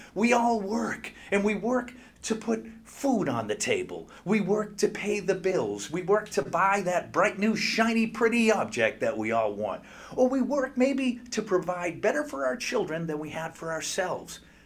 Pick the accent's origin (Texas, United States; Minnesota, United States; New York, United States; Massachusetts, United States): Massachusetts, United States; Boston; I'm from Boston, and I love it when he tells me what's going on there.